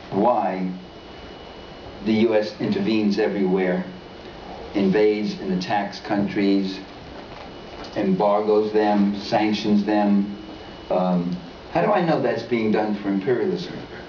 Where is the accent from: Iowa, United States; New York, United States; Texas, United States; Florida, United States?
New York, United States; New York City; Italian Harlem, it was called in those days. It's now Latin American, most of it. But in Manhattan. Manhattan is the center of New York City. And it was a working class, low income place.